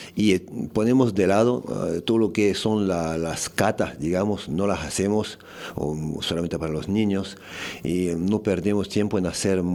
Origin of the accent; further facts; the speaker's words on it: France; Spanish is a second language; also born or lived in Vietnam; Empecé con un maestro vietnamita que vivía en Francia, porque soy francés de base.